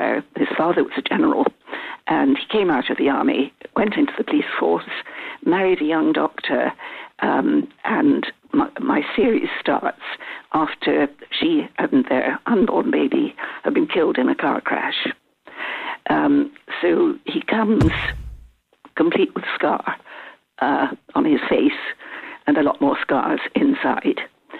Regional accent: Scotland, United Kingdom; I come from the East Duke of Fife, which is about less than an hour from Edinburgh. And the town I grew up in, which is a fishing village, is only 10 miles from St. Andrews, so it's not really remote

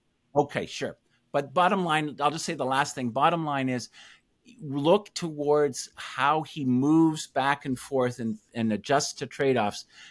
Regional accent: Canada; Well, and of course, as a Canadian, I have to say, attacking Canada out of the blue.

